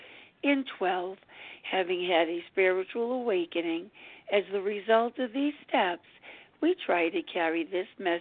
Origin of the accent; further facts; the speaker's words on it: Rhode Island, United States; I am from Rhode Island